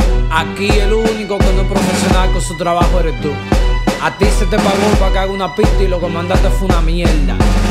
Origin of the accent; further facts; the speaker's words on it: Washington Heights, New York, United States; Y tranquilo que yo soy de Washington Heights, en cualquier momento te cruzo